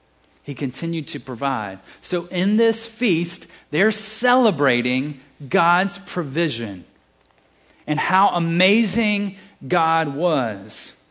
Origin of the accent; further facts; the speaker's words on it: the South, United States; accent: southern; I said feast, my like southern accent came out